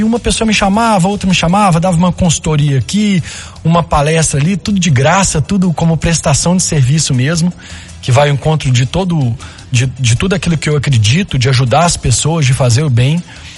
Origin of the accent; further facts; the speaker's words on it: Belo Horizonte, Minas Gerais, Brazil; Eu sou de Belo Horizonte, mineirinho da Gema, estudei em Belo Horizonte